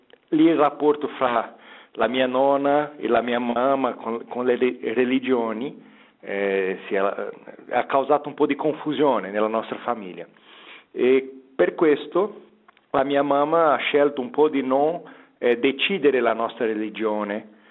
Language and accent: Italian; Goiânia, Goiás, Brazil; io sono brasiliano, del centro del Brasile, una città che si chiama Goiânia, 200 chilometri a sud-ovest di Brasília